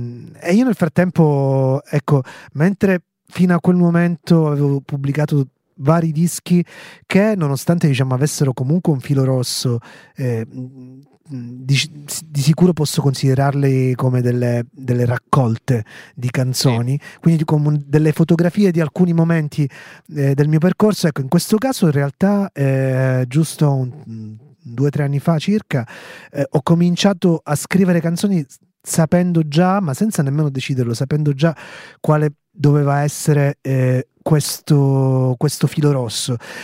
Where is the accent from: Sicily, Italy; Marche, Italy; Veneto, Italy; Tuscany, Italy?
Sicily, Italy; Io comunque sono siciliano, quindi ho l'isola dentro in tutti i sensi.